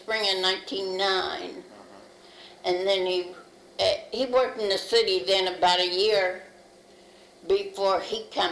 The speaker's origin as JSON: {"language": "English", "town": "McKeesport", "region": "Pennsylvania", "country": "United States", "tie": "born there", "said": "I was born in McKeesport."}